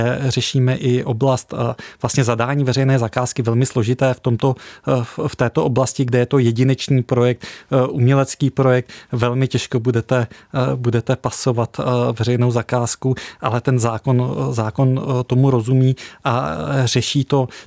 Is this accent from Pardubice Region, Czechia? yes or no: no; Kutná Hora, Central Bohemian Region, Czechia; já jsem narozený v Kutné Hoře a většinu života jsem bydlel na sídlišti. A vnímám, a bydlím tam dodnes